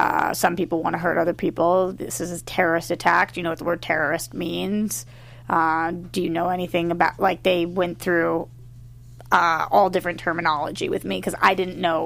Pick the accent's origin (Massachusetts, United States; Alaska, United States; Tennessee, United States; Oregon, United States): Massachusetts, United States; Newton; Two of the terrorists stayed in Newton, which is my hometown, overnight at a hotel